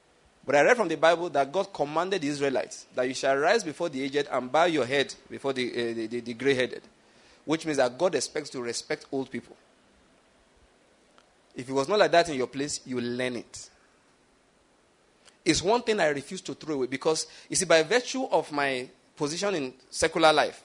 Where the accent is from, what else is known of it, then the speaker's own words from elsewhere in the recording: Western Nigeria, Nigeria; Incidentally, it's not common in my own part. I'm from Western Nigeria.